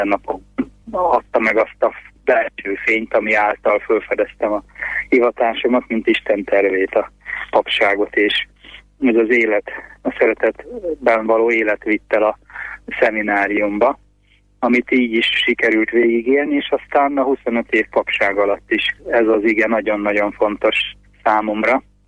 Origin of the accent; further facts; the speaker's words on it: Dány, Pest, Hungary; born there; volt egy káplán, aki egy egészen új életet hozott el a szülőfalumba, Dányba